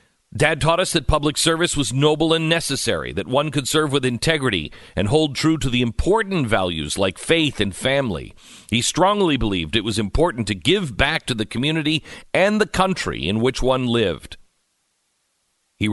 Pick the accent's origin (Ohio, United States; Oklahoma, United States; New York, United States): Oklahoma, United States; I'm from Oklahoma. There's no privilege at all in that.